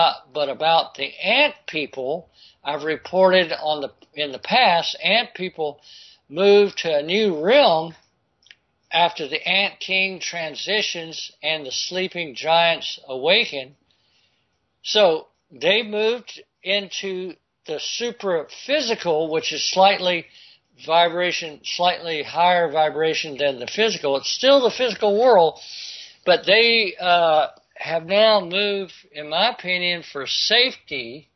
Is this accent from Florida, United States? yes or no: yes; Florida, United States; which is right near where I grew up in Florida, in northwest Florida, there in North Florida